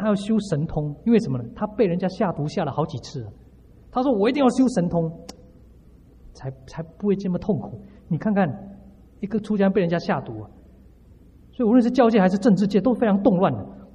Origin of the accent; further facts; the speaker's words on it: China; 印度人的思考模式跟我们中国人的思考模式是不一样的